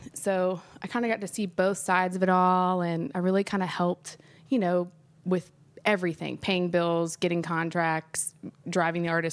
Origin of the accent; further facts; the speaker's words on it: Nashville, Tennessee, United States; Okay, so since I grew up here in Nashville, I started at Sony Music Nashville in the basement when I was 14.